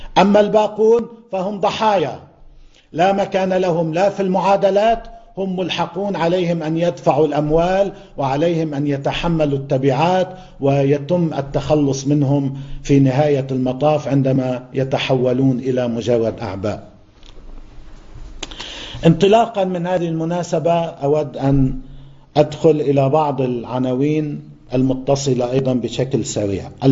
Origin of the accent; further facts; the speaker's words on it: Lebanon; نحن كلبنانيين